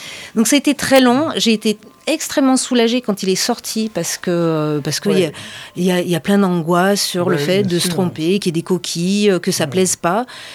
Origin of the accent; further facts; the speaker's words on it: Auvergne-Rhône-Alpes, France; now in Montpellier, France; je suis originaire d'Auvergne et plus particulièrement de Haute-Loire. Donc j'ai essentiellement grandi dans un petit village de 300 âmes qui est un petit peu au-dessus du Puy-en-Velay. J'ai quitté le centre de la France pour venir à Montpellier